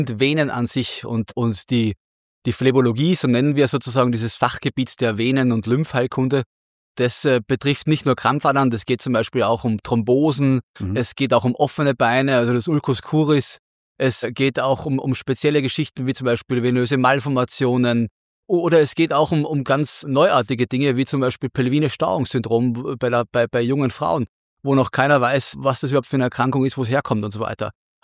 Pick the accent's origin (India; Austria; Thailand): Austria; Upper Austria; Als gebürtiger Oberösterreicher und Mühlviertler